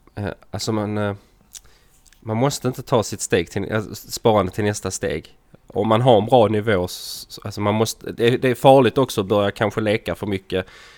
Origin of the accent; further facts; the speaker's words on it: Skåne, Sweden; accent: Scanian; Jag pratar skånska.